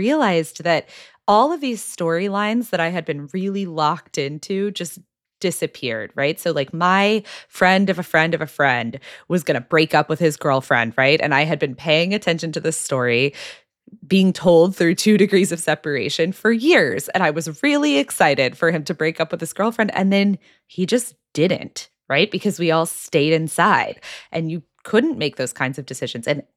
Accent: Texas, United States; the short version of it is that I was raised evangelical in Texas

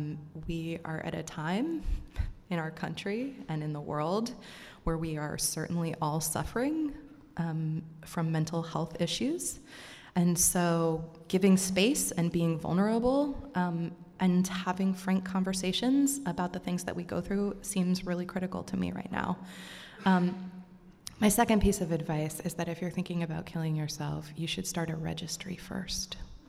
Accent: Vermont, United States; I'm from Vermont, so that's someone who knew me.

